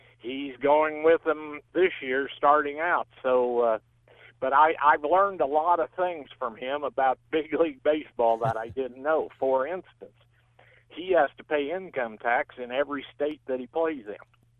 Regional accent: Pesotum, Illinois, United States; now in Charleston, United States; from Charleston. I met you at the Eastern Illinois game. You were from Tolono, and I was from Pasotum

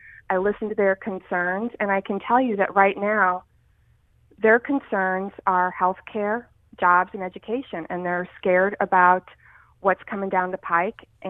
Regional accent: Springfield, Illinois, United States; My roots are very deep right here in the 13th district, born and raised in Springfield. I've raised my own family here.

